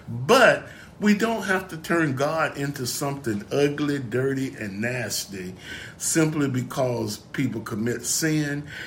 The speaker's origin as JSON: {"language": "English", "region": "Florida", "country": "United States", "tie": "born or raised there", "said": "And we were raised in Florida"}